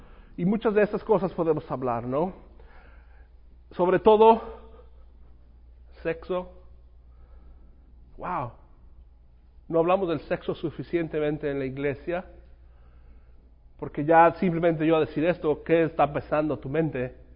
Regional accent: Mexico; Yo soy mexicano, nunca va a cambiar

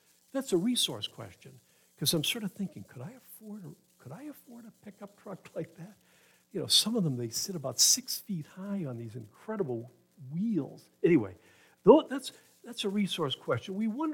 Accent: Massachusetts, United States; now in Maine; I'm from away. My wife is from Maine. I'm from Massachusetts. I apologize.

